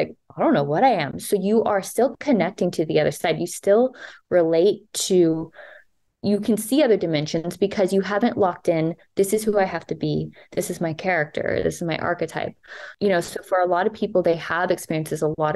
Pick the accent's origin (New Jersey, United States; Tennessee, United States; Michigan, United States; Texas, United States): Texas, United States; I grew up in Texas where religion was a huge thing.